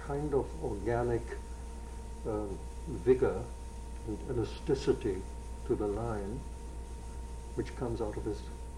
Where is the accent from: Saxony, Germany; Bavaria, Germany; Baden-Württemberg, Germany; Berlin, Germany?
Berlin, Germany; also born or lived in Moscow, Russia; I had grown up in Germany from the age of 3. I was born in Russia.